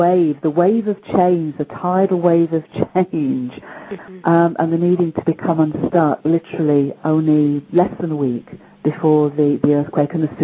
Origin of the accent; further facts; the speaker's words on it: United Kingdom; I'm British, so I have to have tea.